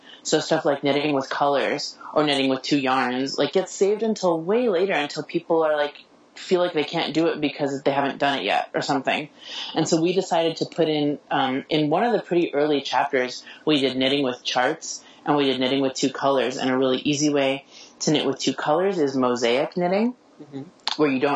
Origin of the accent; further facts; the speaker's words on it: California, United States; But I am down in Southern California. I'm from Northern California